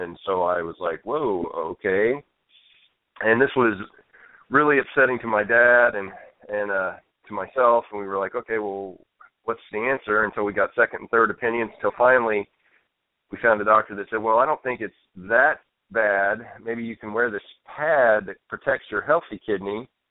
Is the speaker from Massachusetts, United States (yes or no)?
no; Fort Smith, Arkansas, United States; I live in Southern California now, but originally I am from Fort Smith, Arkansas. It's the second biggest city in the state, a whopping 85,000 strong.